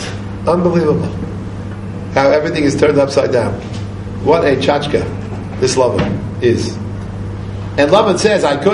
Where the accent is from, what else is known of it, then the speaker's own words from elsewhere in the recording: New York City, New York, United States; I remember years ago, I grew up actually in New York City, and I used to watch from time to time people working on the potholes in New York City.